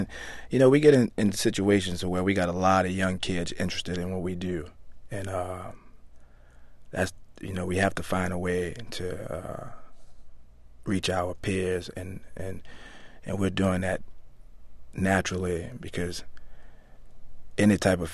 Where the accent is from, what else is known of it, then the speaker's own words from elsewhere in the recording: New Orleans, Louisiana, United States; I could put it in the jazz category because I play a horn and I come from New Orleans